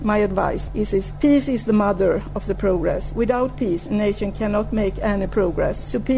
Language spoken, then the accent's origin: English; Sweden; I am from Sweden